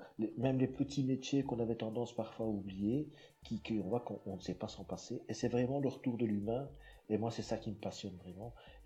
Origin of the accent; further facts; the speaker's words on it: Marchienne-au-Pont, Wallonia, Belgium; also born or lived in Monceau-sur-Sambre; moi je suis un pur Carolo puisque je suis né à Monceau-sur-Sambre. J'ai vécu toute ma jeunesse à Marchiennes et maintenant j'habite Mons-sur-Marchiennes. Donc je suis Carolo